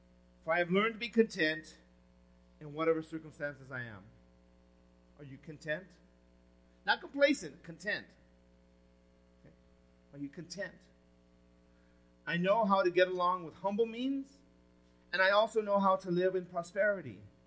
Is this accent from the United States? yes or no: yes; Los Angeles, California, United States; I went to Garfield, I'm from East L.A.